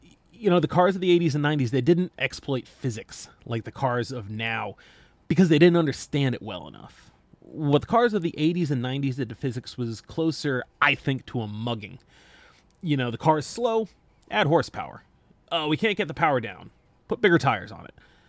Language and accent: English; United States; because as an American, Gran Turismo 1 was really sort of the first time that most of us were exposed to the Nissan Skyline.